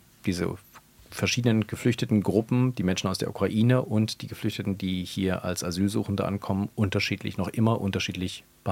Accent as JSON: {"language": "German", "country": "Germany", "tie": "born there", "said": "Ich bin selber in der ehemaligen DDR geboren, wir sind fast der gleiche Jahrgang."}